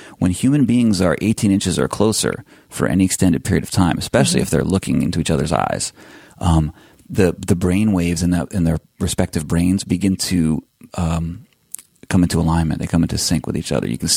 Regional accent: East Coast, United States; like I'm from the East, I'm an East Coast boy.

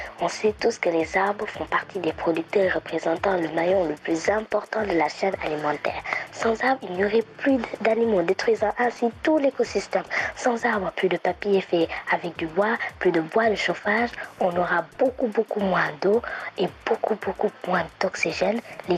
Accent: Dakar, Senegal; je suis de Dakar, au Sénégal, je suis en classe de 5e.

